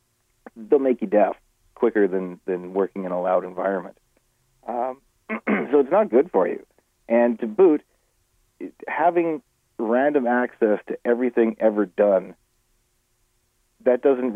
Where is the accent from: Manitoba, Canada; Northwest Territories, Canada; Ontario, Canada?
Manitoba, Canada; Winnipeg; also born or lived in Vancouver, Canada; I grew up in Winnipeg. I played in bar bands around here, moved myself out to Vancouver, got into the studio scene out there